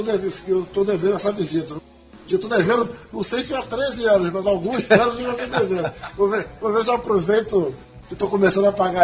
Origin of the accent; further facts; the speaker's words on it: Petrópolis, Rio de Janeiro, Brazil; Foi um pouco que da minha adolescência ali em Petrópolis.